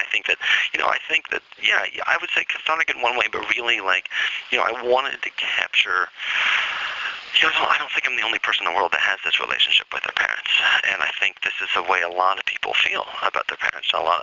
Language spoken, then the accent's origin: English; Midwest, United States; because I'm from the Midwest. We don't know what our nationality is. We're just from the Midwest